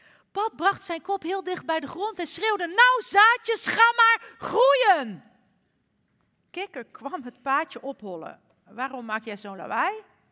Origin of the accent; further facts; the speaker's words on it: Almere, Flevoland, Netherlands; Ik kom uit Almere.